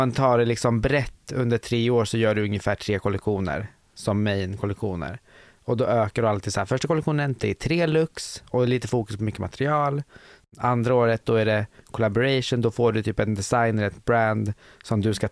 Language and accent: Swedish; Södertälje, Stockholm County, Sweden; För jag är uppvuxen i Södertälje som är väldigt så lite.